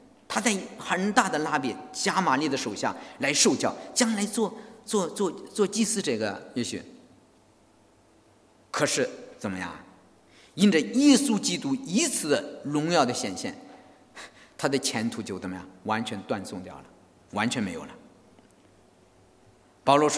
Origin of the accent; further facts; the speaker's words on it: China; 其实我们中国人也有罪，你知道吗？